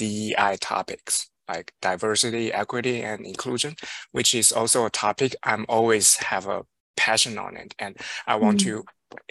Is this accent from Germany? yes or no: no; China; English is a second language; moved away as an adult; now in United States; Just from my personal background, I'm originally from China. I moved to the United States 8 years ago